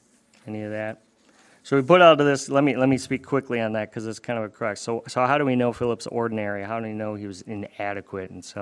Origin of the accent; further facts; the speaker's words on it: Minnesota, United States; My hometown, when I was growing up, little old town of Minnesota, did not even have a population of 20,000.